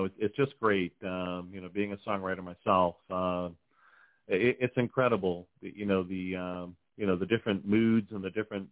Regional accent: Tampa, Florida, United States; And I'm from the Tampa area here and Bill's in the land.

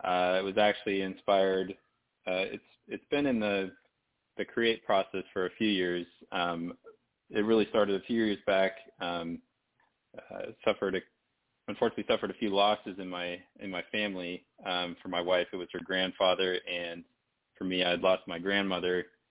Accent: Kansas City, Missouri, United States; moved away as an adult; now in Clearwater, United States; I grew up and raised in Kansas City, Missouri. I still very much consider myself a KC boy, but at the same time, I lived out here in Florida. I'm in Clearwater, Florida.

